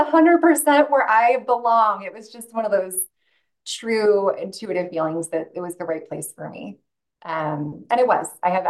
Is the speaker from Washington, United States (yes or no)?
yes; Spokane, Washington, United States; but growing up in Spokane and then having my brother be there, I thought there's no way.